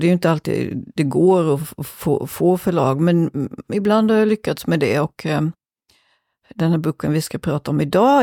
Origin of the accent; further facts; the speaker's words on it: Småland, Sweden; jag kommer från Småland.